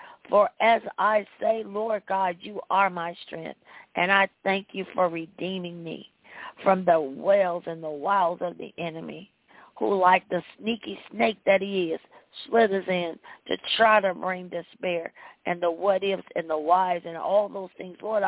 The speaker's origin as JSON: {"language": "English", "region": "the South", "country": "United States", "accent": "Southern", "said": "And when I get all kind of discombobulated, you'll hear my southern accent come out."}